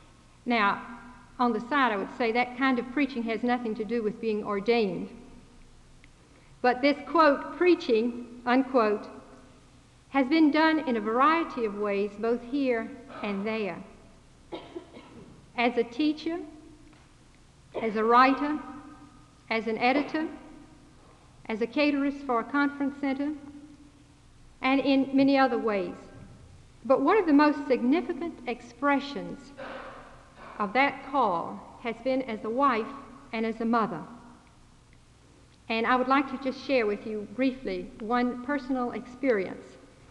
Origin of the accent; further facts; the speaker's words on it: Kenya; from Kenya, East Africa.